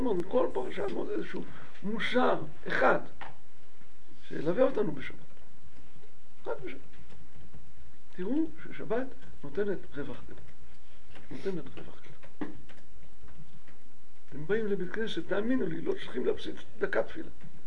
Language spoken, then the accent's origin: Hebrew; Jerusalem, Jerusalem District, Israel; אני הייתי ירושלמי